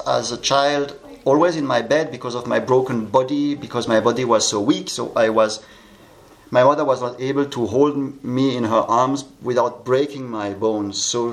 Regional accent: Germany; born there; first language German; English is a second language; I was born in German. My mother screamed in German. I don't know what. I don't want to know. But it was German, and I learned German since childhood.

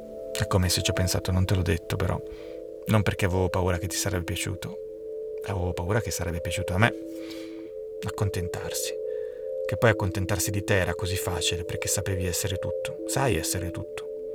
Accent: Switzerland; Il che ho pensato se digli la verità, cioè che ero svizzero

